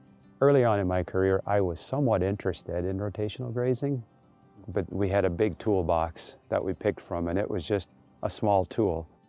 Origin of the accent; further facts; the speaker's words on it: Madagascar; now in United States; Growing up in Madagascar, we spent time in the woods and in the field all the time. We basically lived outside, and when I came to the U.S.